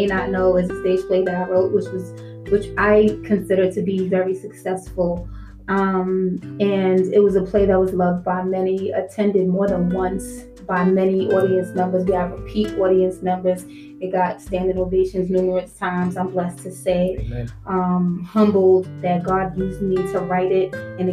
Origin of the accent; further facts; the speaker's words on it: Harlem, New York, United States; I'm from Harlem, New York. I'm an entertainer.